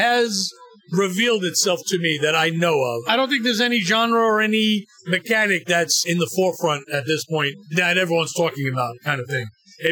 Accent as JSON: {"language": "English", "region": "New York", "country": "United States", "tie": "born or raised there", "said": "Well, I grew up in New York, so this is pretty much New York weather in October"}